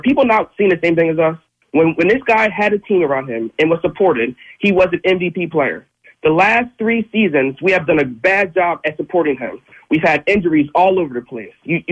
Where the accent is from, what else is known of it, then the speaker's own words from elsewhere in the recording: New Jersey, United States; moved away as an adult; now in New Hampshire, United States; Born and raised in South Jersey, but yes, I'm up here in the sticks.